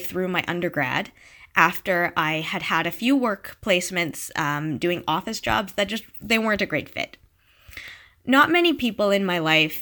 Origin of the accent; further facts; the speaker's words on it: Ottawa, Ontario, Canada; I grew up in Ottawa. I was a student in the French Immersion program in the English Public School Board, so that's the Ottawa-Carleton District School Board, from kindergarten to grade 12.